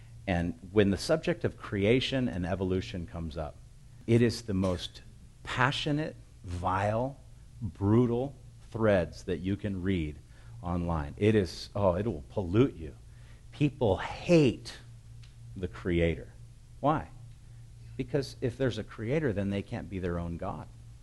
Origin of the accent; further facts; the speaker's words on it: United States; I'm an American. For goodness sake, I want the dollar to be stronger